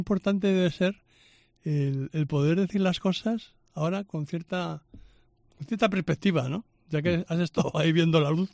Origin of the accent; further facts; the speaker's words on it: Madrid, Community of Madrid, Spain; Me crié en Vallecas. En el puente de Vallecas. Entonces aquello marca.